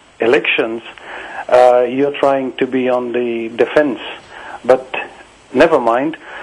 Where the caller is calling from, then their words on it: London, United Kingdom; I'm calling from London.